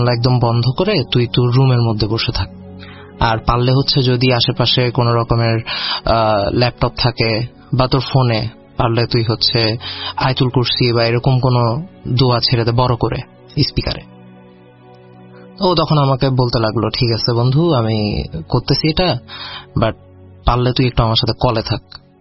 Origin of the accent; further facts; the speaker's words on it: Chittagong, Chittagong Division, Bangladesh; যেহেতু আমি চট্টগ্রামেই বড় হয়েছি, সো চট্টগ্রামের গ্রাম অঞ্চলের অনেক কিছুই আমি ফেস করছি